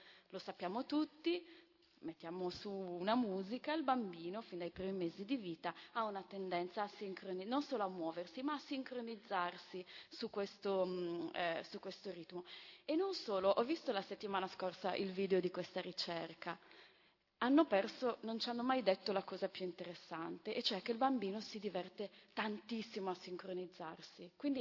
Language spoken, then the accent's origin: Italian; Florence, Tuscany, Italy; accent: Florentine; nasciamo, piangiamo nel nostro dialetto fiorentino